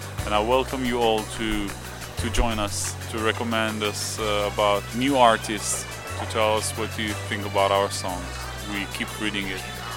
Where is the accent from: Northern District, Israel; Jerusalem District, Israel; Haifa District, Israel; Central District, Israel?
Central District, Israel; Kfar Saba; I was born in Kfar Saba, 30 minutes from Tel Aviv. So we grew up in a kind of a small village, almost.